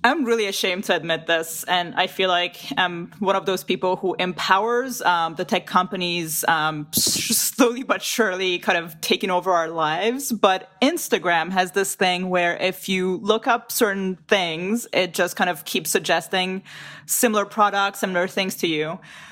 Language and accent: English; France; I grew up in France.